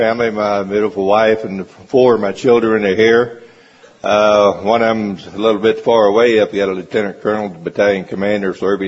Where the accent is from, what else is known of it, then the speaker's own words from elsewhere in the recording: Missouri, United States; I was born and raised right here in Central Missouri. I didn't fall far from the tree. I live still on a dairy farm I was born and raised on.